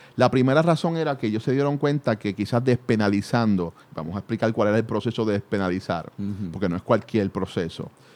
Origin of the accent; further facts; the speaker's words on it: Puerto Rico; que tenemos como los puertorriqueños que somos